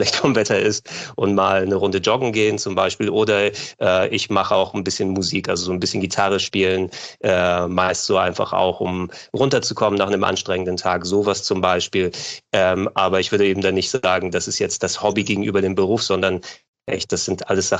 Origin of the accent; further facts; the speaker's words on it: Hamburg, Germany; born there; obwohl ich griechischer Herkunft bin, gebürtig in Hamburg natürlich mit griechischen Eltern.